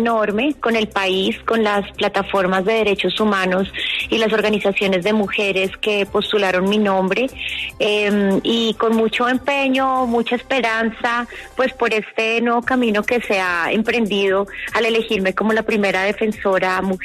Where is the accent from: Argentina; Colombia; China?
Colombia; Más del 50% de las personas somos de Colombia y del mundo, somos mujeres